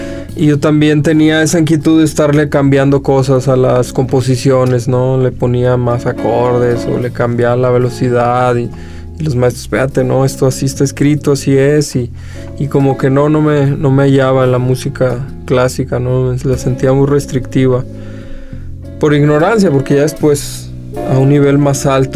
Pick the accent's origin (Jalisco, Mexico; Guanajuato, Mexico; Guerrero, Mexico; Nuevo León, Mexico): Nuevo León, Mexico; Monterrey; Yo soy del norte de México, de Monterrey, y ahí empecé tocando música folclórica del estado de Nuevo León. Música, yo tocaba el acordeón y a los 13 empecé estudiando esta música. Como a los 15 tocaba en una orquesta de folclore en Monterrey